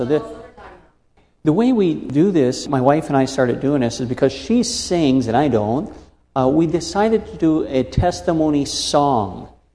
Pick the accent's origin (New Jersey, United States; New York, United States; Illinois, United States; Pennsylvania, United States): New York, United States; Buffalo; born there; I was born in Buffalo, New York, and my mother gave birth to me, and then my sister, just about a year younger than me